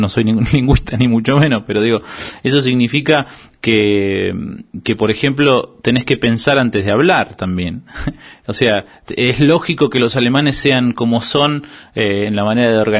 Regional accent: Argentina; soy argentino.

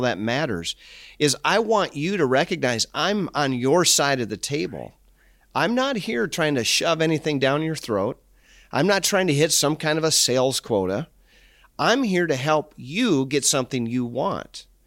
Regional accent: Minnesota, United States; I grew up in Minnesota

